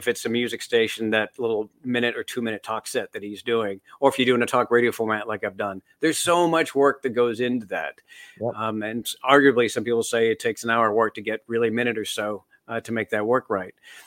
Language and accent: English; Canada; I'm Canadian originally, and I'd been around the United States quite a bit.